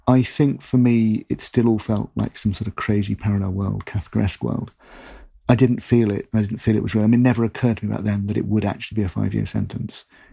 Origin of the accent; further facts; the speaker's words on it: United Kingdom; And probably being British rather than being Iranian British, I was just struck by how crazy the whole thing was.